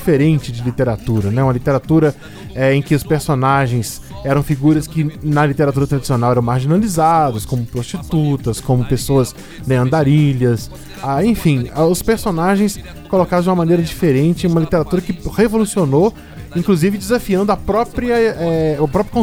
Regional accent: Caratinga, Minas Gerais, Brazil; Eu que sou apaixonado pela Zona da Mata, porque sou de lá, eu sou de Caratinga.

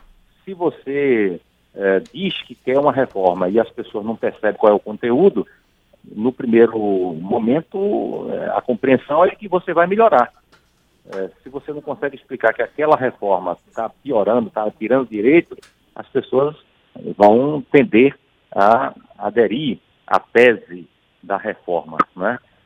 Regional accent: Bahia, Brazil; born there; Várzea do Poço e Várzea da Roça, exatamente uma região no interior da Bahia, onde eu nasci, muito seca, semiárido

